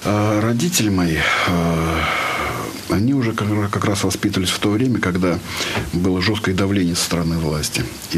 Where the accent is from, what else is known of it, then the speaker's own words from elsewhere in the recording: Kuznetsk, Penza Oblast, Russia; born there; Родился я в городе Кузнецке, хотя семья формировалась не из коренных кузнечан. Вот дед у меня был из купеческой самарской семьи, бабушка из дворянской московской семьи. Вот, и попали они в Кузнецк в 30-е годы.